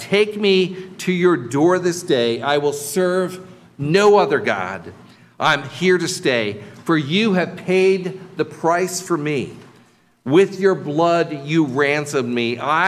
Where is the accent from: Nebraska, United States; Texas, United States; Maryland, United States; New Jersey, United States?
New Jersey, United States; born there; So, for instance, I was born in New Jersey.